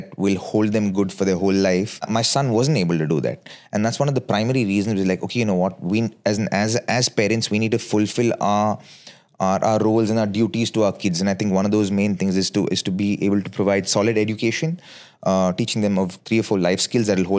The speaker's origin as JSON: {"language": "English", "town": "Bangalore", "region": "Karnataka", "country": "India", "said": "When you're in India, you live with a certain mindset. I'm from Bangalore."}